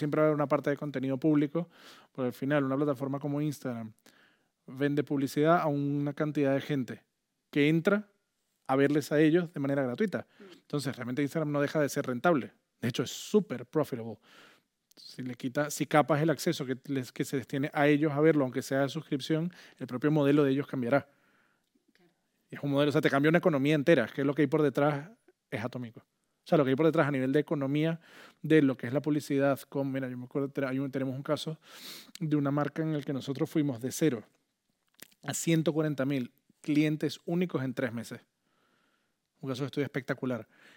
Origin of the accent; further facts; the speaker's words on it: Venezuela; now in Spain; Dani y yo veníamos juntos desde Venezuela.